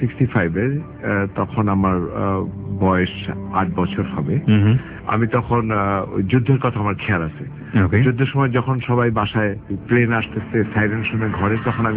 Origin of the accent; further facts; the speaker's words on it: Bangladesh; যেহেতু আমি বাংলাদেশের, সেহেতু আমার জন্ম এখানে, বড় হয়েছি আমি এখানে দেশের।